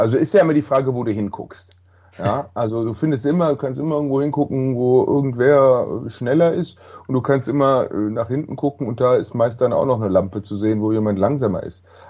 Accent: Bergisch Gladbach, North Rhine-Westphalia, Germany; also born or lived in Dortmund; Also ich bin gebürtiger Dortmunder und sozialisiert im Rheinland, wie ich immer sage, in Bergisch Gladbach.

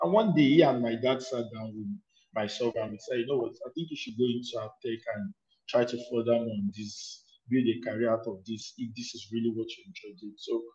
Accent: Yaba, Lagos, Nigeria; I grew up in Yaba. And Yaba, as you know, was the center of tech, as at the time where tech became a big thing in Nigeria, in Lagos, basically.

